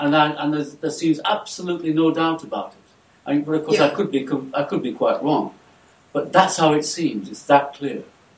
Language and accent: English; England, United Kingdom; as clearly as I understand that I'm an Englishman, without actually saying that I'm an Englishman